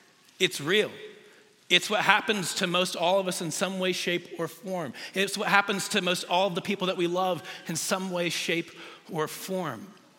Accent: Des Moines, Iowa, United States; I grew up in the Des Moines area.

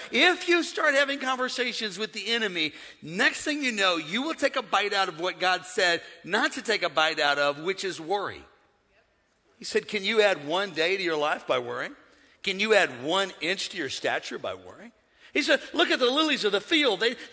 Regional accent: Missouri, United States; It says naked, but I like naked. I'm from Missouri.

